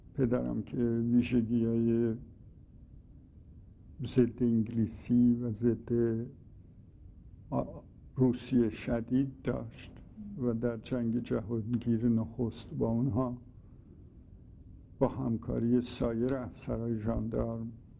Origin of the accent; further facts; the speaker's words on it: Isfahan, Iran; born there; در هفته دی 1307 در اصفهان به دنیا آمدم.